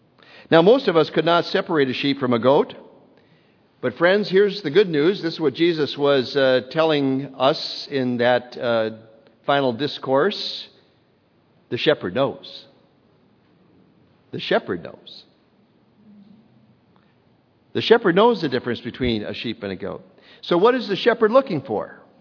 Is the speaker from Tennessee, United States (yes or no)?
no; Williston, North Dakota, United States; As you heard from Pastor Will, I grew up in Williston, North Dakota.